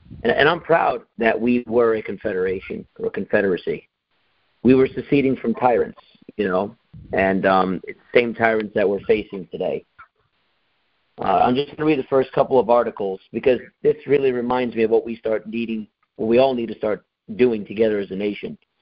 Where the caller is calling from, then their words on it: New Jersey, United States; I am from the Free State of New Jersey. Sorry to come in on the phone call so late.